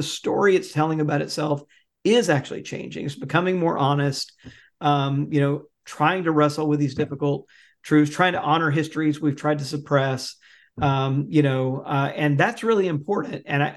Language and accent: English; Mississippi, United States; so Mississippi, I am proud to say, is my home state